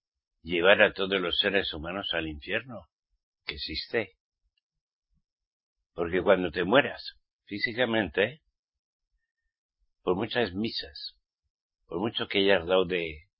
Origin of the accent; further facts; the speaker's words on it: Basque Country, Spain; born there; Yo también fui católico, apostólico. Y romano, eso decían, aunque yo no nací en Roma. No. En el País Vasco. España.